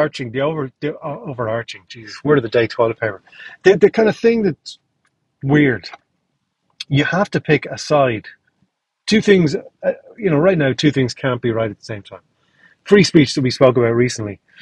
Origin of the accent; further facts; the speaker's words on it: Ireland; But that was grand because we're Irish.